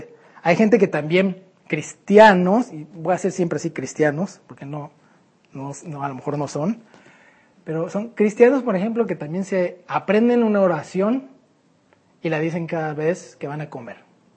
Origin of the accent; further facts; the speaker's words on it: Mexico; Desde niños, vamos a decir, venimos de la iglesia católica. Pues yo creo la mayoría de nosotros, ¿no? Como mexicanos, pues casi el 90% de los mexicanos somos católicos